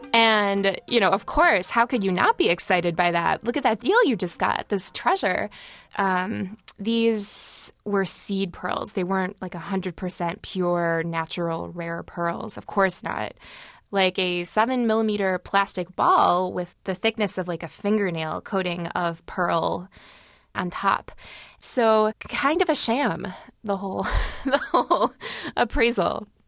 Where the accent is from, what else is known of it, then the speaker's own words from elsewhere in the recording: Ann Arbor, Michigan, United States; I'm from Ann Arbor, Michigan.